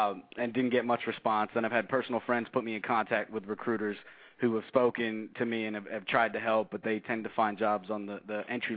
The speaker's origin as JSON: {"language": "English", "region": "Florida", "country": "United States", "tie": "born or raised there", "said": "Born and raised in South Florida, moved to went to Florida State University, got a undergrad in finance, immediately enrolled in Temple University."}